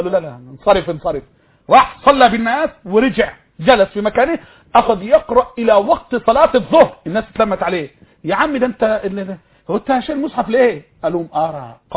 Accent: Egypt; بلدنا مصر

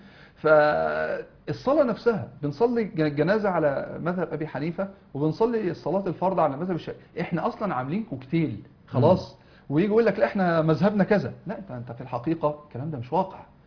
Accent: Egypt; واحنا طبعا مصريين

